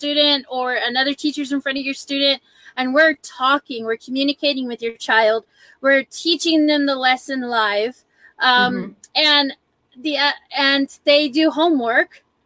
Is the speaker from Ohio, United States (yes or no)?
yes; Ohio, United States; So in Scottish, yeah, I'm from Ohio.